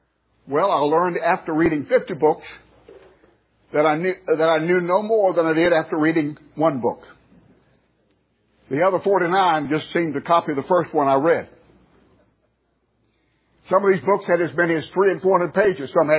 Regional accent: United States; I am an American, and very thankful to God for that privilege.

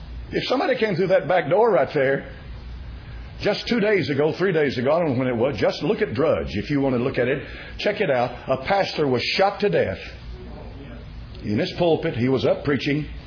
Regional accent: United States; when I was a boy growing up in America, they left the church doors unlocked.

